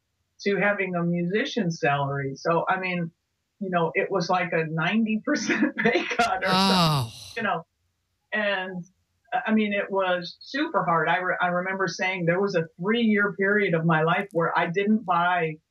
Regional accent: Illinois, United States; Even though I grew up in Illinois, I didn't know about the Chicago blues scene because I was in little dinky rural kind of Illinois.

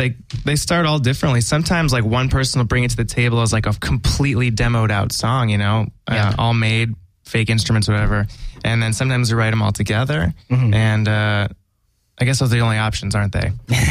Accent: Tucson, Arizona, United States; now in Los Angeles, United States; Tucson, Arizona. I'm a wildcat.

